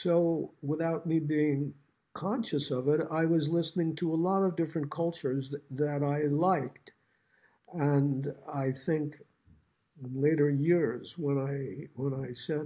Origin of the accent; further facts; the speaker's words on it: New York, United States; because I grew up in New York. So New York was one of the places where vocal groups were common in all the boroughs.